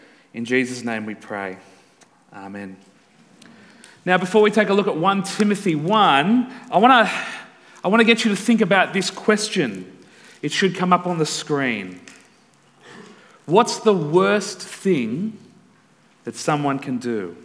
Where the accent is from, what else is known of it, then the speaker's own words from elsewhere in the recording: Newcastle, New South Wales, Australia; But I grew up in Newcastle